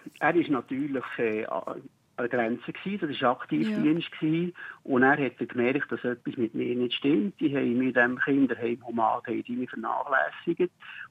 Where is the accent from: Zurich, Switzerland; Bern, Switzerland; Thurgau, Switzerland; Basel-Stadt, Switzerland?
Bern, Switzerland; Merligen; Und Ich bin dann eben in Merlingen aufgewachsen, in Merlingen in die Schule.